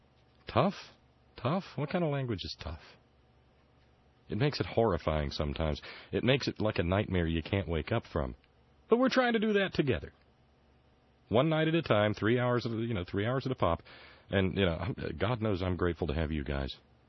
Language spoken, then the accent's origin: English; United States; I mean, as an American, Agnes and I looked at them together